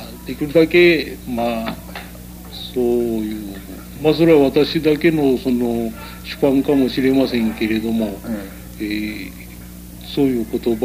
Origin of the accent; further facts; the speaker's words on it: Yoshida, Kagoshima, Japan; born there; 鹿児島郡の吉田村でございます。